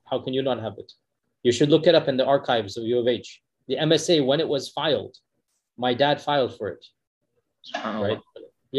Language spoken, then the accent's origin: English; Houston, Texas, United States; now in Dallas, United States; So I was born in Houston, Texas. And the house I was born in is pretty much the same house I lived in on and off, you know, until, we moved here.